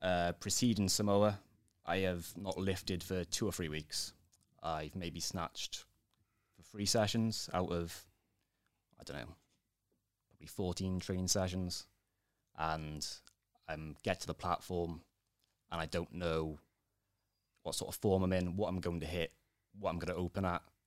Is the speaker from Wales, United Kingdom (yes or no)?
yes; Wales, United Kingdom; I'm Welsh, I'm proud, I'm wearing the dragon, let's go.